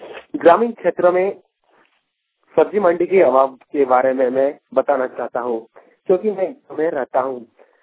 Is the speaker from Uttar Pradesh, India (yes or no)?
no; Jharkhand, India; मेरा गांव जमशेदपुर से करीब 30-35 किलोमीटर दूर है